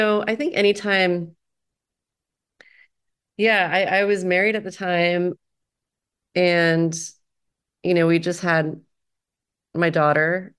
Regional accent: Texas, United States; also born or lived in Colorado / Delaware; now in Los Angeles, United States; because I grew up in Texas and then I lived in Colorado for school and I was in Delaware.

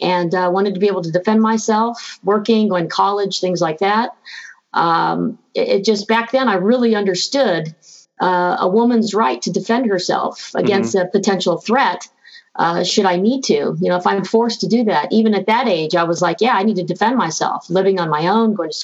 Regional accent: Houston, Texas, United States; Growing up in Houston, Texas, as … you be around a lot of Latin culture and things like that, it wasn't really strange for me to be around guns.

